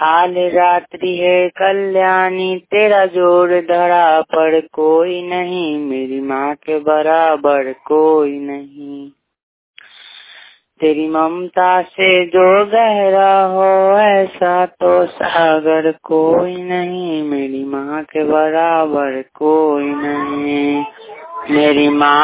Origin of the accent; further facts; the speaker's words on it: Muzaffarpur, Bihar, India; मैं मुजफ्फरपुर जिला का रहने वाला हूँ।